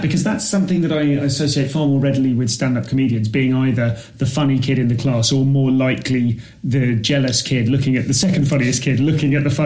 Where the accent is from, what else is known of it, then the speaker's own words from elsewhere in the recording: Leamington, West Midlands, United Kingdom; I'm from Leamington.